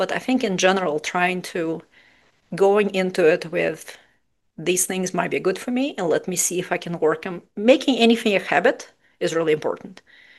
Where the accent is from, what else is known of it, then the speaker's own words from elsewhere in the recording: Russia; I grew up in Russia, so, and I'm very white